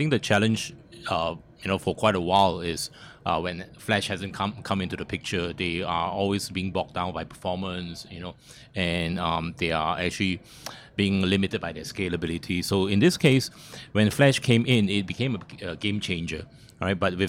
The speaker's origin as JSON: {"language": "English", "country": "Malaysia", "said": "I'm actually from Malaysia."}